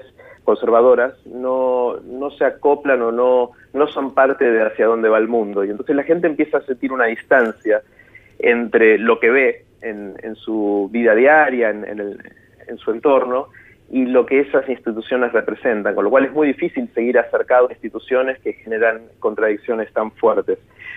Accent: Argentina; yo soy argentino

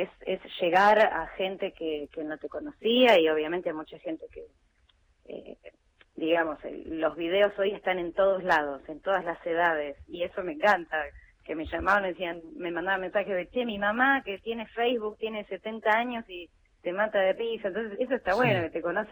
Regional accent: Tandil, Buenos Aires Province, Argentina; moved away as an adult; now in Buenos Aires, Argentina; Yo soy de Tandil y soy recibida de la Facultad de Arte de allá.

